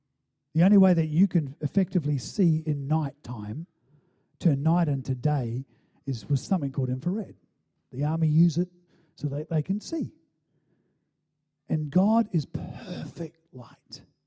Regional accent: New Zealand; I mean, I grew up in New Zealand where you just were raised to run with bare feet. It's just the way it was.

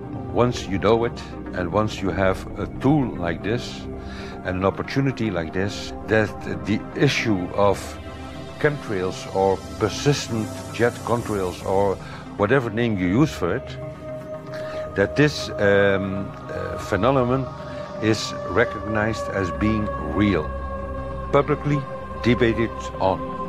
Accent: Belgium; I'm from Belgium. I'm 54 years old.

